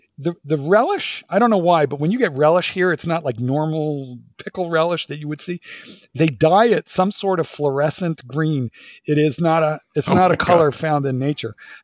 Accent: Philadelphia, Pennsylvania, United States; born there; It's not the same as the Philadelphia cheesesteak, and I'm a Philadelphian by birth, so I would know the difference.

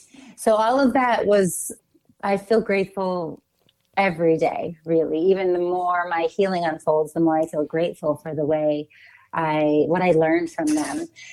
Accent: Watertown, Massachusetts, United States; also born or lived in Manhattan, New York; So as you mentioned, I was born in Manhattan, New York in 1977. I was adopted at 10 days and brought immediately at that time to Watertown, Massachusetts, right outside of Boston, where I was raised by my two adoptive parents.

